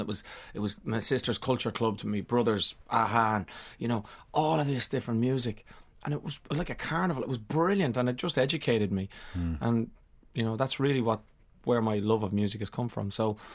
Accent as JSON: {"language": "English", "town": "Dublin", "region": "Leinster", "country": "Ireland", "tie": "born or raised there", "said": "So, yeah, growing up in Dublin"}